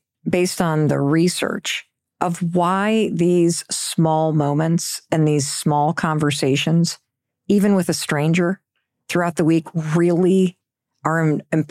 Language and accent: English; Midwest, United States; I always said it was because I grew up in the Midwest.